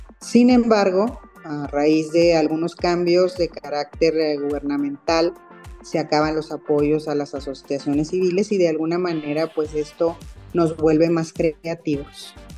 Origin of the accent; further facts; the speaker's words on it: Chihuahua, Mexico; Soy del norte, soy de Chihuahua.